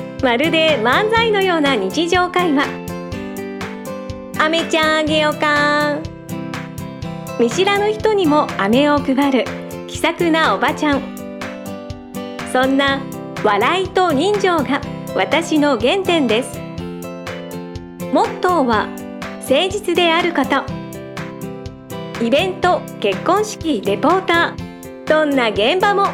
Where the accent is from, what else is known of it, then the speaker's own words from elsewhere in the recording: Kansai, Japan; 関西で生まれ育った私